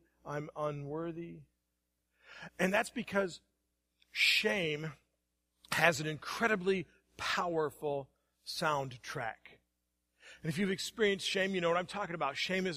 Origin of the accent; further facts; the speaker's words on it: Indiana, United States; Growing up in Indiana in the little church where I grew up, we sang the hymns, right?